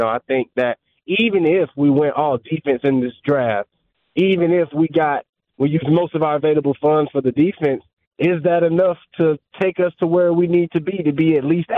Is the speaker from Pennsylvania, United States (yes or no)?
no; Macon, Georgia, United States; man. I'm from Macon, but I listen to you guys all the time, man.